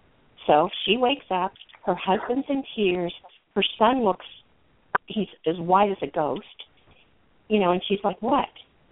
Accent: England, United Kingdom; I grew up in England, and I grew up that you don't talk back to your elders.

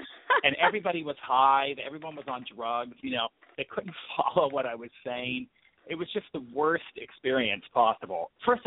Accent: San Francisco, California, United States; Well, as you said in your introduction, I'm a monologist from San Francisco.

